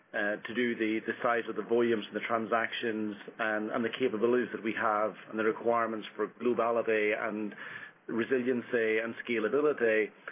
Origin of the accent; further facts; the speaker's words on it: Ireland; I started my career in London. From my accent, I grew up in Ireland.